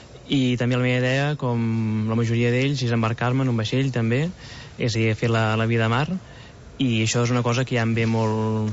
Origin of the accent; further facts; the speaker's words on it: Terrassa, Catalonia, Spain; De fet, jo sóc de Terrassa, sóc de terra endins, i per tant al mar l'havia vist poc.